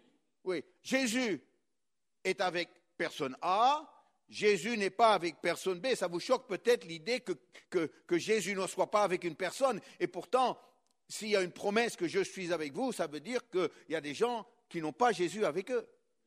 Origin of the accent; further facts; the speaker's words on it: France; Moi, je suis français.